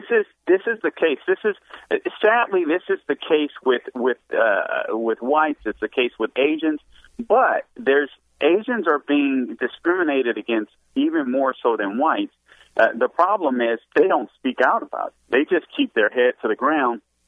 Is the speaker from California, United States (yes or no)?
yes; Los Angeles, California, United States; as I saw growing up in Los Angeles